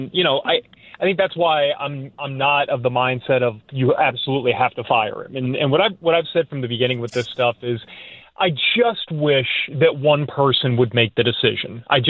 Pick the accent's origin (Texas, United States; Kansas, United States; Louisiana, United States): Louisiana, United States; born there